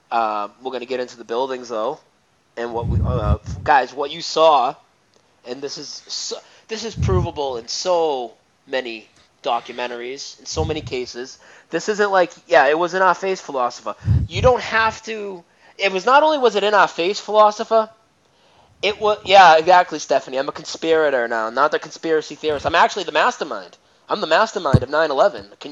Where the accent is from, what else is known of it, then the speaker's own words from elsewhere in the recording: Massachusetts, United States; I'm not from Southie, which is part of Boston. But I'm like 20 minutes from Boston, 25 minutes north of Boston.